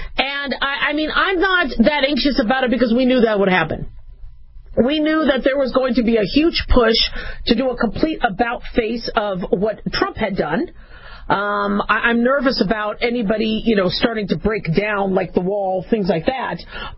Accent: United States; What I've seen so far does make me a little nervous as a doctor, as an American, as a business owner, as a mom.

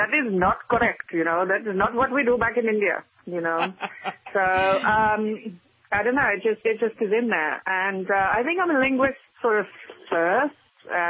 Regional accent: Midlands, United Kingdom; being born and raised in England, there are like a plethora of different accents from various regions. And I'm from the Midlands, which is, right, it's smack bang in the middle of the country.

